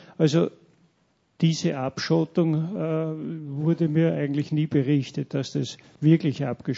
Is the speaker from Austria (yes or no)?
yes; Upper Austria, Austria; Ich stamme aus dem Mühlviertel und zwar ganz grenznahe zu Tschechien. Und meine Eltern, als ich geboren wurde, waren schon relativ alt.